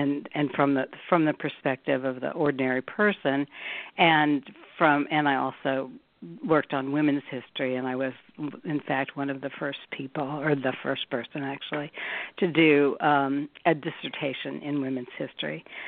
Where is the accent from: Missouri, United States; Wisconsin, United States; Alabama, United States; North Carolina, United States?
Missouri, United States; Kansas City; I grew up in Kansas City, Missouri, in a Jewish family